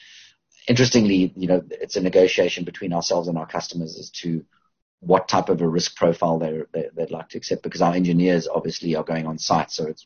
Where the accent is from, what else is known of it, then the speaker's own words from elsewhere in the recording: Cape Town, Western Cape, South Africa; As you observed earlier, that I'm from Cape Town, and I'm in Cape Town at the moment.